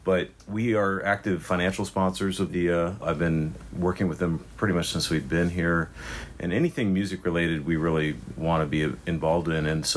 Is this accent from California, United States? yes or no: no; Renton, Washington, United States; So I went to Liberty High School. I'm from East Renton, Issaquah Schools. I graduated from Liberty in 93